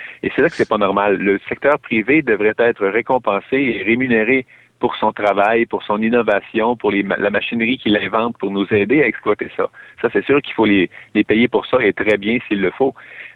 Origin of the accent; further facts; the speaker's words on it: Quebec, Canada; mais pas pour la propriété des ressources qui, elles, nous appartiennent en tant que Québécois.